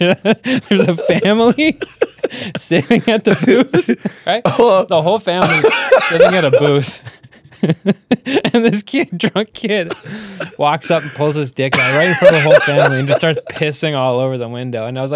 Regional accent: Canada; Me and my friends were drinking beers, just being fucking Canadian shitheads drinking beers by a skate park.

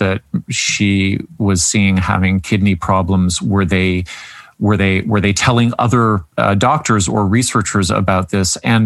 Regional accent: Canada; being the Canadian on staff means that I'm actually sitting in the privileged, but also, I think, for liberal democracies, the majority position

